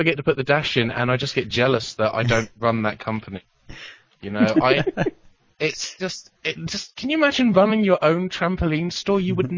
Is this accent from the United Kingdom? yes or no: yes; Luton, East of England, United Kingdom; now in Los Angeles, United States; I'm certainly going to be contacting like my, you know, local bookstores in Los Angeles and in my hometown of Luton